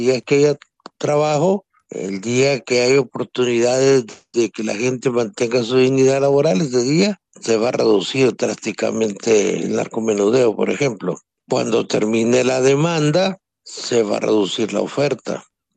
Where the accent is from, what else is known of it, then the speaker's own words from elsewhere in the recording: Honduras; se va a terminar el tráfico de drogas, por lo menos en mi país, es ser profundamente ingenuo.